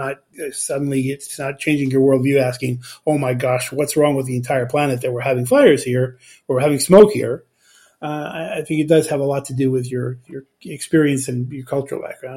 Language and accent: English; Los Angeles, California, United States; I actually grew up on the West Coast, and we took it for granted. I grew up in Los Angeles